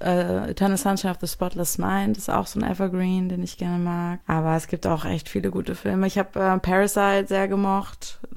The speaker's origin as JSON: {"language": "German", "town": "Frankenberg", "region": "Hesse", "country": "Germany", "tie": "born or raised there", "said": "Na, ich bin halt ursprünglich aufgewachsen in Frankenberg, was sozusagen noch kleiner ist als Marburg. Und die nächste Großstadt, in Anführungszeichen, ist halt Kassel. Das sind 90 Kilometer und in Marburg 40 Kilometer. Und der Rest ist halt Wald."}